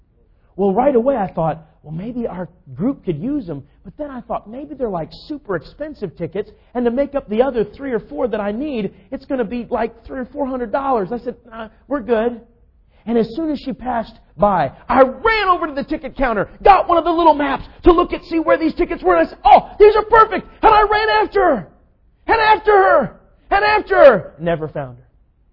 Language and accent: English; Minnesota, United States; also born or lived in North Carolina; Now, I grew up in Minnesota